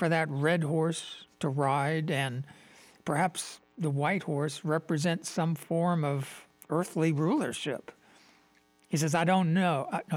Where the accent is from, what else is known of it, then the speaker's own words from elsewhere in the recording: United States; Americans, I'm an American, so that's my perspective.